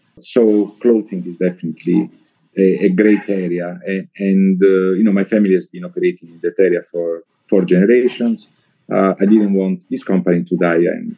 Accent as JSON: {"language": "English", "town": "Bari", "region": "Apulia", "country": "Italy", "second_language": "English", "said": "You know, I'm originally from Bari, from south of Italy, so my heart goes to the south in a way."}